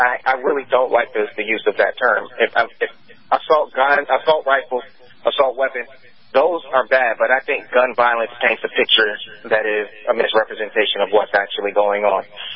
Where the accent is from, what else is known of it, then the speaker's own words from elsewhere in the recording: Long Island, New York, United States; All of my teachers growing up on Long Island were Caucasian.